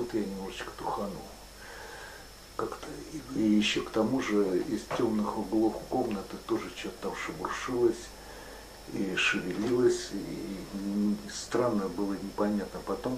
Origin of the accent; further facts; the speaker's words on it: Moscow, Russia; я сам из Москвы.